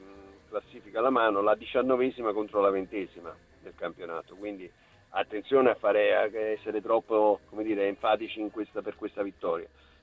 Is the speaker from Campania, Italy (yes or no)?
yes; Naples, Campania, Italy; noi siamo napoletani, lo sappiamo, sì.